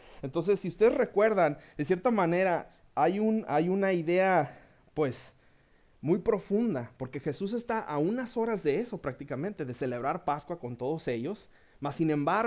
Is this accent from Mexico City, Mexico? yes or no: no; Tijuana, Baja California, Mexico; Nosotros somos de Tijuana. Crecimos en Tijuana. Nacimos en Tijuana.